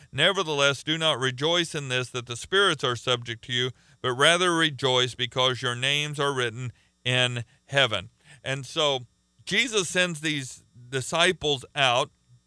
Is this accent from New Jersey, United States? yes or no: no; Oklahoma, United States; now in Chicago, United States; because I encountered this when I first moved to Chicago. I'm from Oklahoma. We're pretty friendly.